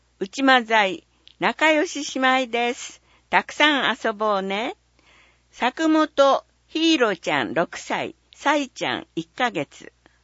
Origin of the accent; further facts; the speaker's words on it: New Jersey, United States; 私の出身地であるニュージャージー州が世界の薬箱とも呼ばれるほど製薬業や研究施設が発展している